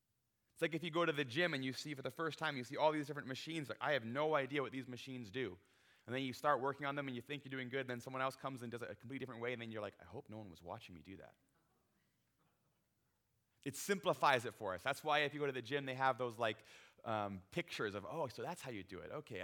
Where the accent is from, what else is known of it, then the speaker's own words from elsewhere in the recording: Ontario, Canada; So I went to school out in Abbotsford, but I'm from Ontario, so I would go home every Christmas